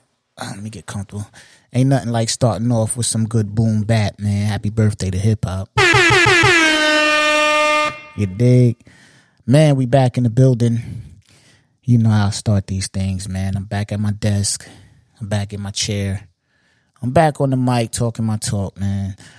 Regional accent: New York, United States; Being that I'm a New Yorker is the main reason why I would edge it to New York.

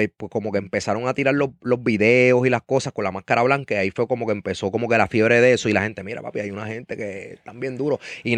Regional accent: United States; born there; yo hablo inglés porque yo nací en Estados Unidos

